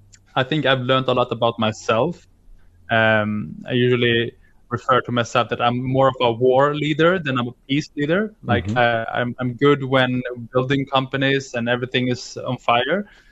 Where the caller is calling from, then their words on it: Jönköping, Jönköping County, Sweden; I'm in Sweden, in a city called Jönköping.